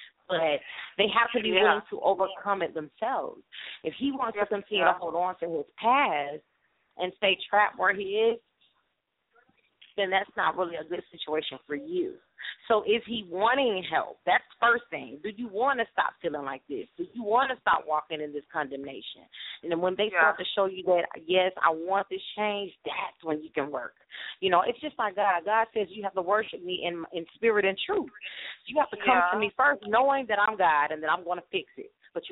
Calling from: Georgia, United States; I'm calling in from Georgia.

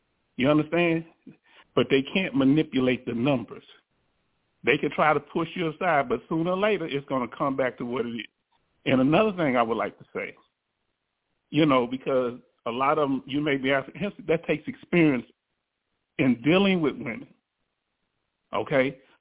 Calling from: Richmond, Texas, United States; out of Richmond, Texas.

